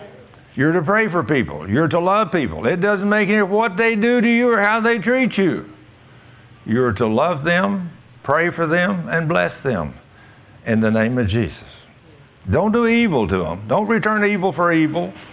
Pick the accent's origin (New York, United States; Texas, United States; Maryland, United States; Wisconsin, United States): Texas, United States; I mean, as a Texan, you know